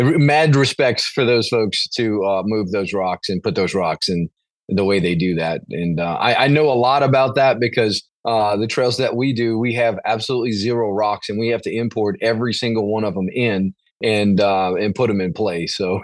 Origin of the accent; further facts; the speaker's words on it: Louisiana, United States; So born and raised in Louisiana, about 30 miles outside of New Orleans.